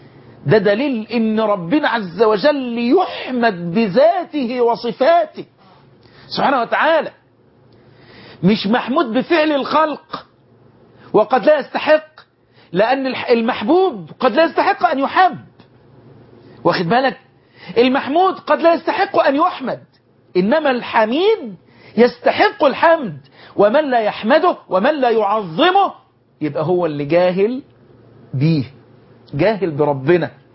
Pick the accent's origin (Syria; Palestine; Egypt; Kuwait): Egypt; بلدنا مصر